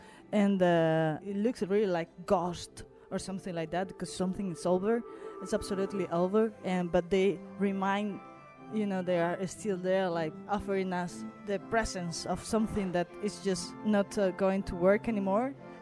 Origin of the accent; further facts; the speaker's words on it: Spain; I am an artist from Spain.